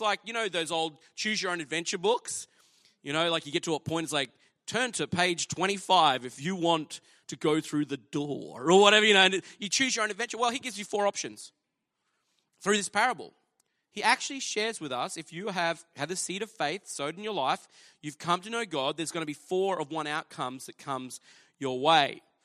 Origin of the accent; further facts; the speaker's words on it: Toowoomba, Queensland, Australia; I grew up in Toowoomba